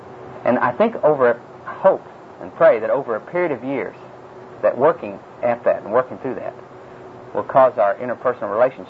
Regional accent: Chickasha, Oklahoma, United States; Now, here I am from Chickasha, Oklahoma.

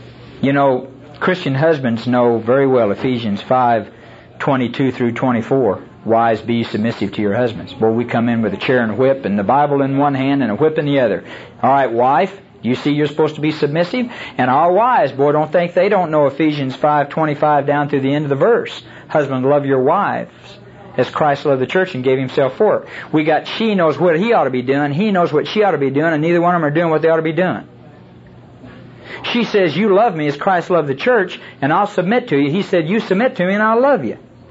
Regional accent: Oklahoma, United States; And for an old kid that was born and raised in Oklahoma, you know, that's quite an experience.

